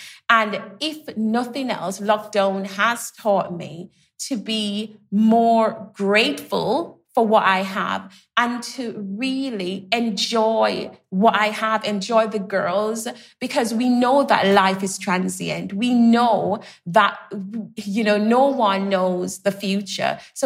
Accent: Jamaica; So, you know, I grew up in Jamaica, so we had the green spaces, and we spent a lot of time outside because that was the place to be.

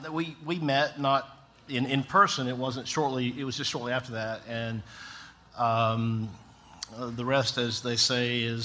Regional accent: Tifton, Georgia, United States; I grew up in South Georgia in Tifton, where Payne's grandmother now lives.

